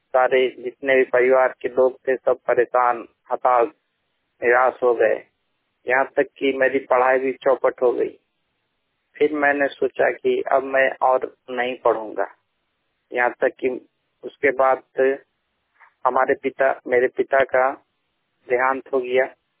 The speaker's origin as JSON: {"language": "Hindi", "region": "Jharkhand", "country": "India", "tie": "born or raised there", "said": "मेरा जन्म यहाँ झारखंड में हुआ, लेकिन मेरी परवरिश जो है गांव में हुई।"}